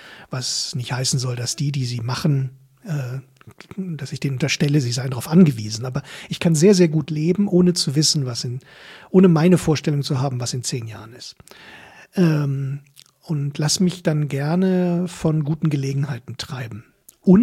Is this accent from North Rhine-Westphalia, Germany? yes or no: yes; North Rhine-Westphalia, Germany; born there; moved away; Ich bin geboren im Sauerland, habe dort aber nicht sehr viele Jahre verbracht.